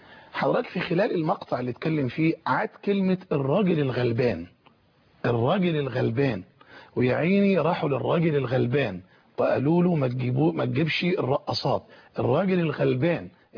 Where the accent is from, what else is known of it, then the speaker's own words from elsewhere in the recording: Suez, Suez Governorate, Egypt; احنا من السويس بقالنا اكثر من 37 38 سنة او يزيد في مجال الدعوة في السويس